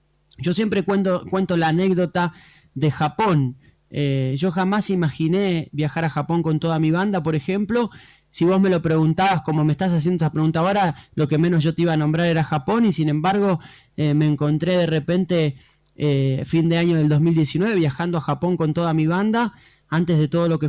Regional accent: Argentina; me gustaría primeramente comenzar en mi país, ¿no? En Argentina.

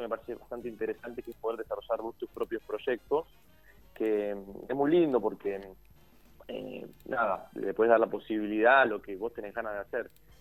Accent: Río Cuarto, Córdoba, Argentina; Yo soy de Córdoba, de Río Cuarto.

